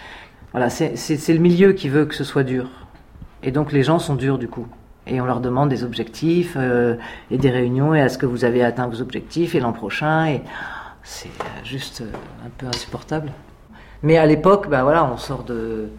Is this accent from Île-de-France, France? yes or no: yes; Paris, Île-de-France, France; Et je viens au départ de Paris. Voilà. Et j'ai travaillé à Paris dans des structures tout à fait classiques.